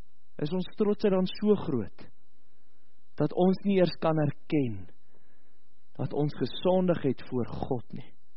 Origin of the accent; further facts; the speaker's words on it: Free State, South Africa; Ek kom van die Vrystaat af, daar is baie mielieboere.